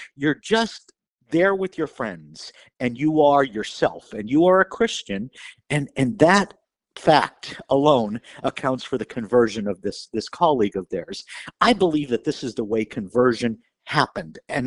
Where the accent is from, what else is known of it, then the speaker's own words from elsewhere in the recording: Pittsburgh, Pennsylvania, United States; Yeah, I often have to go back to my hometown for the good stuff, and that's about 5 hours away.